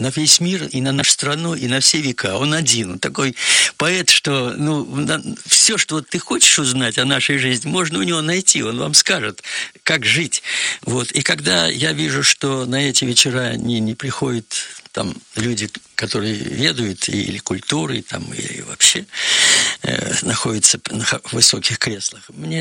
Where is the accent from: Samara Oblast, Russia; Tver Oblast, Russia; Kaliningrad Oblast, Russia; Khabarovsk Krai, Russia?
Tver Oblast, Russia; Tver; Мы в моем родном городе Твери, у нас есть Дом поэзии